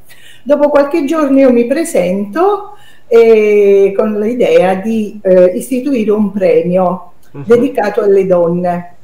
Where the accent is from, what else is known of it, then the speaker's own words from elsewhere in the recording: Frattamaggiore, Campania, Italy; Io sono di Fratta Maggiore, uh-huh. E Fratta Maggiore è la città della canapa